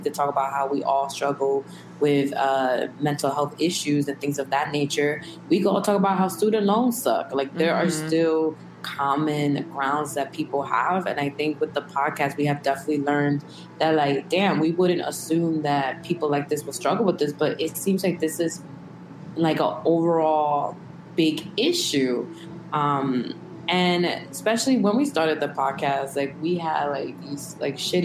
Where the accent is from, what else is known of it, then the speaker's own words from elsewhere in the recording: Bronx, New York, United States; People hate on the Bronx all the time, and to know like, yo, we're from the Bronx, we fuck with it, we fuck with it every fucking day, and like, that's the place I grew up